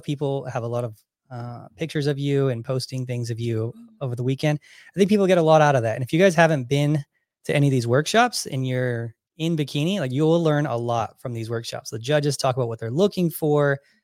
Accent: California, United States; the beach thing is, like, whatever to me, because I grew up in California, but the people in Hawaii is what I love.

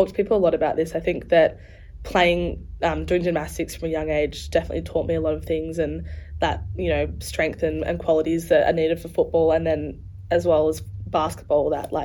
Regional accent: Launceston, Tasmania, Australia; also born or lived in Hobart; Yeah, so I grew up in Launceston initially. I was born in Launceston, and then my mum's partner, actually, we had to move around a fair bit for work. He was an engineer. So we moved to Hobart for a while

